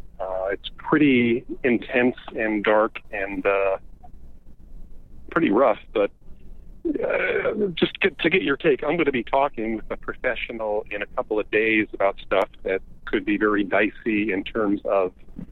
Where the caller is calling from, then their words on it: Burbank, California, United States; I'm calling from Burbank, California.